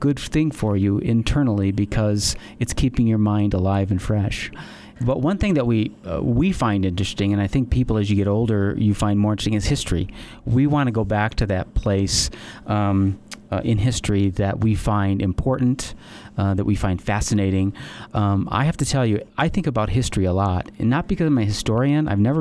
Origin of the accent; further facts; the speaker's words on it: Illinois, United States; I'm from Illinois. I'm from the Midwest.